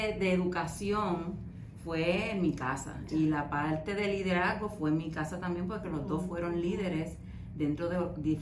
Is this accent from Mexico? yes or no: no; Humacao, Puerto Rico; moved away as an adult; now in United States; yo llego a este país de Puerto Rico, soy boricua. Del lado este de Humacao, por allá, mi barrio Mariana